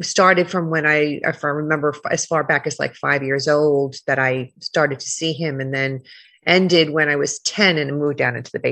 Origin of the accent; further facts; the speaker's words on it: Bronx, New York, United States; I lived with a ghost in my own house growing up in the Bronx.